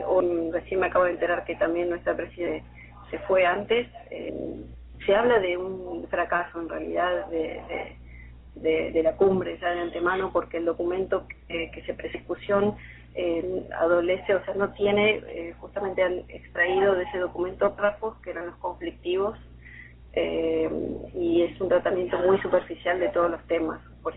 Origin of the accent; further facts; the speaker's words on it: Argentina; entonces somos argentinos, hay muy pocos